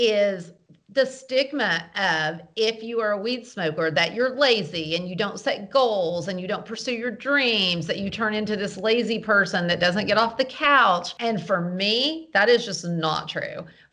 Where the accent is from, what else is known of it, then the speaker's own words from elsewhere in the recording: the South, United States; I'm a Christian. I'm from the South.